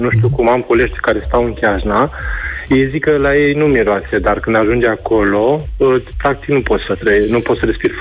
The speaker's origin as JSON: {"language": "Romanian", "region": "Bucharest", "country": "Romania", "said": "București, dar fac naveta zilnic Domnești, București."}